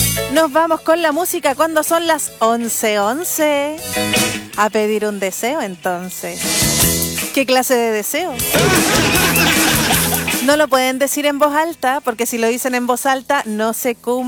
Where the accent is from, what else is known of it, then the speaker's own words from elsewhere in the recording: Antofagasta, Chile; born there; also born or lived in Santiago / Coquimbo; now in Valdivia, Chile; Coquimbo. Directamente desde Coquimbo. O sea, yo nací en otro lado, yo nací en Antofagasta, también viví en Santiago, pero el último lugar donde viví fue Coquimbo y de ahí me vine a Valdivia.